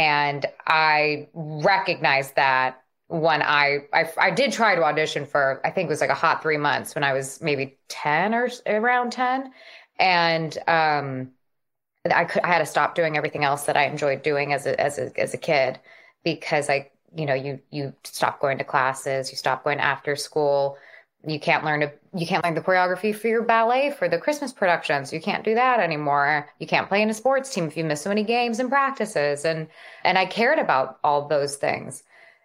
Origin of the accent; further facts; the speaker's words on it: Los Angeles, California, United States; I was born and raised in the Valley. I was raised everywhere in the Valley. We covered quite a span of the San Fernando Valley in Los Angeles.